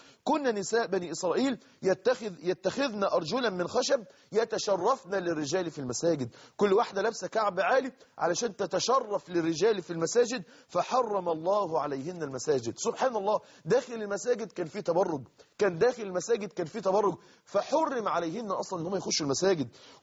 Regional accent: Mansoura, Dakahlia, Egypt; كنت في نادي هو من أكبر النوادي عندنا في المنصورة

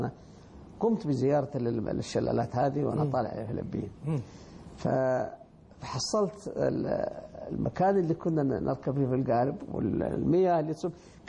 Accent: Saudi Arabia; عندنا في السعودية

